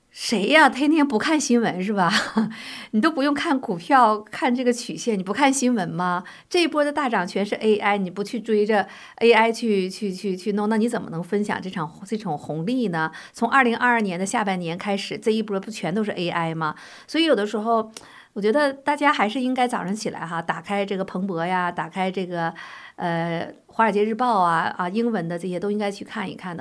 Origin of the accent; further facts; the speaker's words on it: China; now in United States; 我是来自大陆，有的时候我会习惯用大陆的一些名词